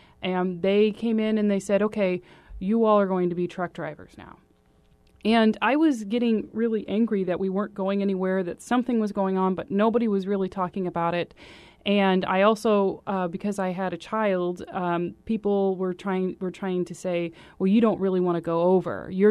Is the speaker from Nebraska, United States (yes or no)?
yes; Omaha, Nebraska, United States; I grew up conservative in Omaha, Nebraska, steeped in the military tradition.